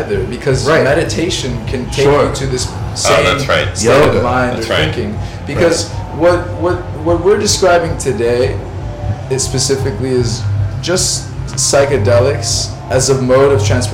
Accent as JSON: {"language": "English", "town": "Miami", "region": "Florida", "country": "United States", "said": "I'm from Miami, Florida."}